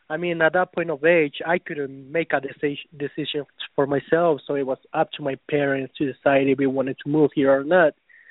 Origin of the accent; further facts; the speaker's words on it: Colorado, United States; I'm from Colorado.